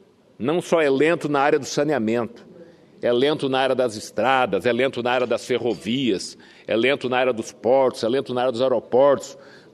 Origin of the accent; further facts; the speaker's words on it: Santa Catarina, Brazil; born there; O estado de Santa Catarina, onde eu tive, onde eu nasci